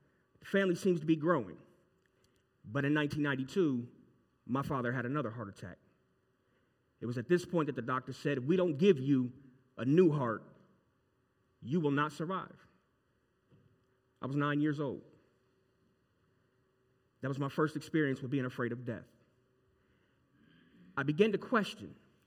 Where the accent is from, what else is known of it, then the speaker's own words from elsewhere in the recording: Scranton, Pennsylvania, United States; born there; I was born in Scranton, Pennsylvania in 1983. I was born to the pastor of an AME church.